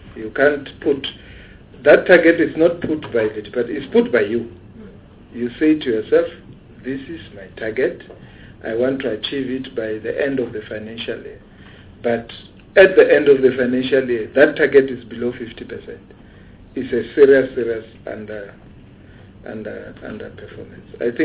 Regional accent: Limpopo, South Africa; here I said I come from Limpopo.

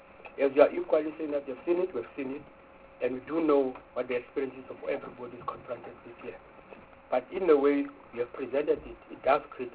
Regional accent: Crossroads, Western Cape, South Africa; We can tell you that I grew up in Crossroads.

